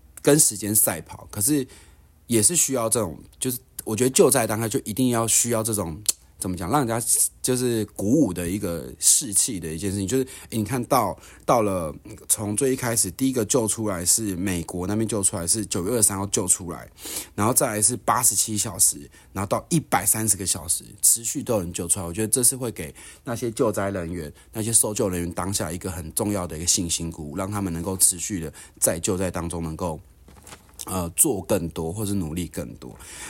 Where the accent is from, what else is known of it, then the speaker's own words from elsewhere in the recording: Taiwan; 你却不是以我们台湾人的性命或是以台湾我们人民的安全为最优先